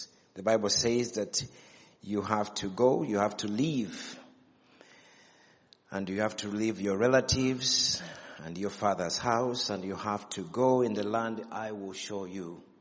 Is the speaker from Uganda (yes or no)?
yes; Uganda; I come from Uganda, Africa.